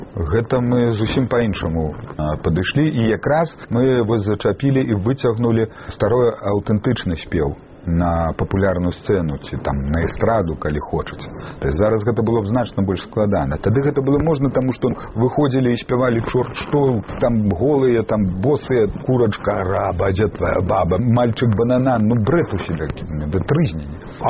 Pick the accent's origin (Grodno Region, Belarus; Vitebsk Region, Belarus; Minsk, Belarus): Minsk, Belarus; Я мінчанін, але мінчанін чыжоўскі. Была ж такая адрознасць чыжоўка і цэнтр. Чыжоўка яна была больш беларуская. Там нармальна было, калі ты гаварыў з акцэнтам. Палова чыжоўкі гэта людзі, якія з вёсак папрыязджалі.